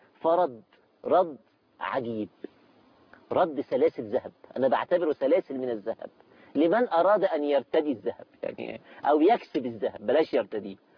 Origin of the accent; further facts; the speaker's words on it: Egypt; مثل شعبي عندنا في مصر